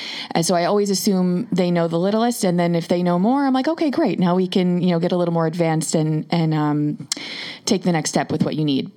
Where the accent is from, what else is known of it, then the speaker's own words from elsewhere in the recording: Yorktown Heights, New York, United States; now in Chappaqua, United States; I do. Yes. I live in Chappaqua. I'm from Yorktown Heights. So and now I live in Chappaqua. So I'm very local.